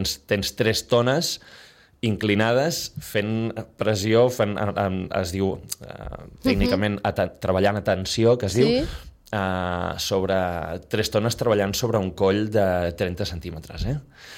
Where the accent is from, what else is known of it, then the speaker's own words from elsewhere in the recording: Sitges, Catalonia, Spain; em fixo especialment en Sitges, sinó que és el meu poble.